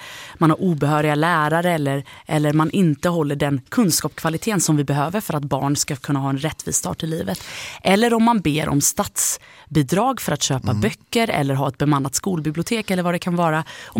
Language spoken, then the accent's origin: Swedish; Sweden; also born or lived in Germany; Jag är född i Tyskland men uppvuxen i Sverige.